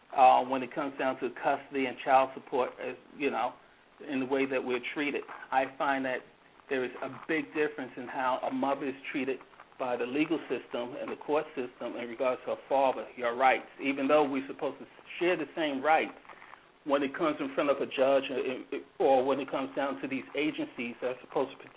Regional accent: New York, United States; now in Georgia, United States; I live in Georgia now, but I'm from New York.

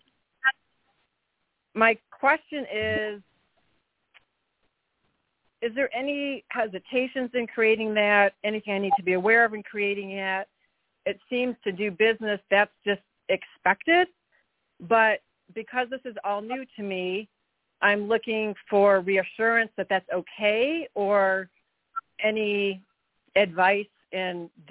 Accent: Colorado, United States; I'm from Colorado.

